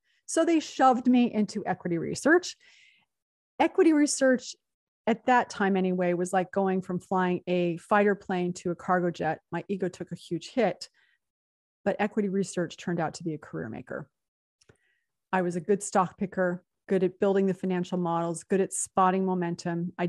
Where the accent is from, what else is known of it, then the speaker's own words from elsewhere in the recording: San Jose, California, United States; I grew up in San Jose, California. For those of you who know the Bay Area, I grew up in Almaden. I went to Leland High School.